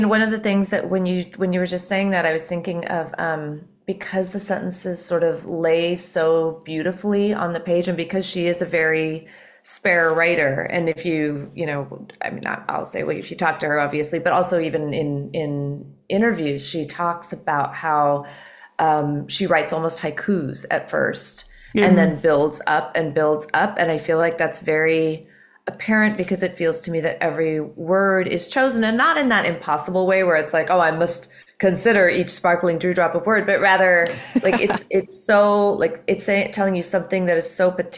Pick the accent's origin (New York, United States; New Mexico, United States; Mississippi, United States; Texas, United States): New Mexico, United States; I'm from New Mexico and Marie also teaches in New Mexico